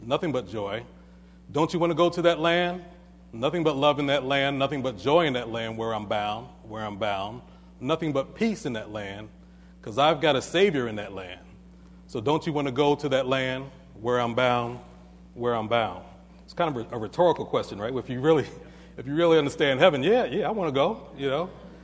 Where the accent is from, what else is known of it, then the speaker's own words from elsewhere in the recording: Brooklyn, New York, United States; I'm an American. It's a song about New York. I'm from New York. Song about Brooklyn from a guy from Brooklyn. I'm from Brooklyn.